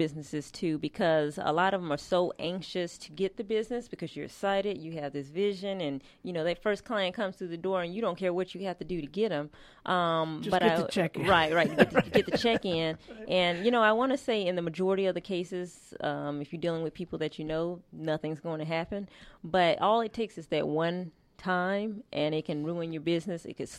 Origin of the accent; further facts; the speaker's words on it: Georgia, United States; I was born and raised in Georgia, and both of my parents are business owners.